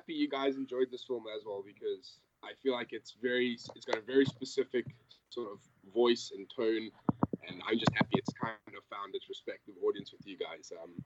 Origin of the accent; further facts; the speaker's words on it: Johannesburg, Gauteng, South Africa; now in Los Angeles, United States; I am originally from Johannesburg, South Africa. I am a producer and filmmaker that is based out here in Los Angeles.